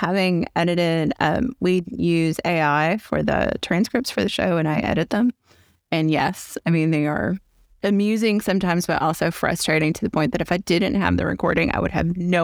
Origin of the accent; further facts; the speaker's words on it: the South, United States; Which, as a Southerner, I'm offended.